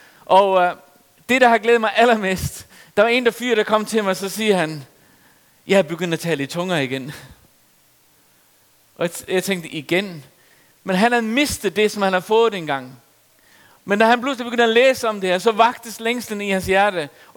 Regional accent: Faroe Islands; Jeg voksede op på Færøerne og kom i nogle kredse der, hvor man troede på Helligånden.

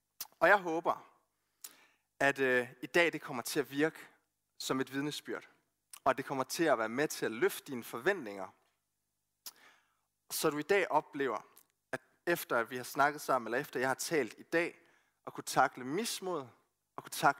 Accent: Randers, Central Denmark Region, Denmark; Jeg er fra Randers, og det er jeg super stolt af.

